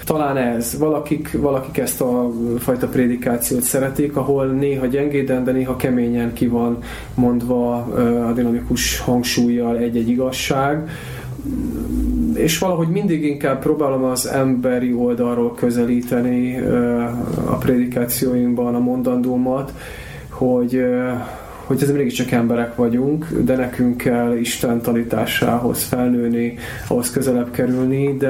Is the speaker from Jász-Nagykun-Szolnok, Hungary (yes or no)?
no; Vác, Pest, Hungary; Vácon születtem, ott nőttem föl.